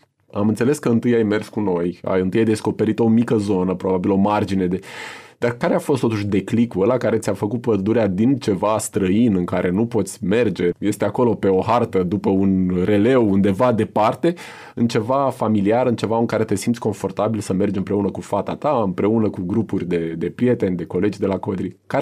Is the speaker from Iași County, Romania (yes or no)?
yes; Iași, Iași County, Romania; Și aici noi cumva ca ieșeni avem mare noroc